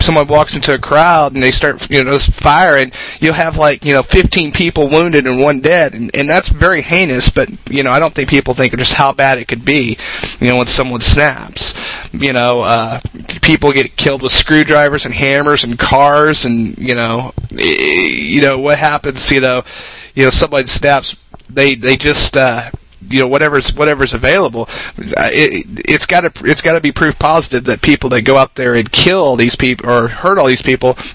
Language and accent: English; Texas, United States; I'm in another state. You know, Oklahoma. I came from Texas, got my, you know, driver's license in, you know, it's Texas.